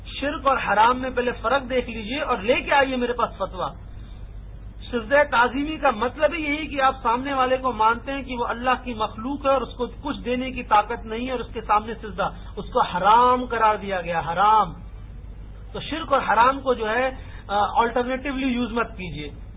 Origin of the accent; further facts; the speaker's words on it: Delhi, India; میں دہلی کا ہوں.